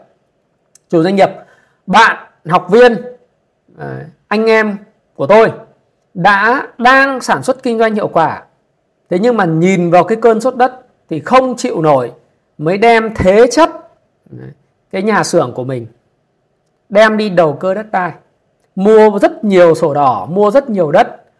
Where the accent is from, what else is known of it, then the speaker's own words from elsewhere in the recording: Ha Long, Quang Ninh, Vietnam; ở thành phố Hạ Long, quê hương của tôi